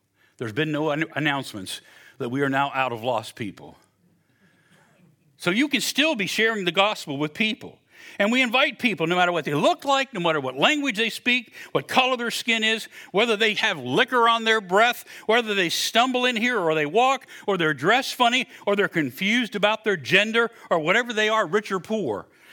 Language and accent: English; West Virginia, United States; I'm from West Virginia. I didn't go to count this up without a calculator.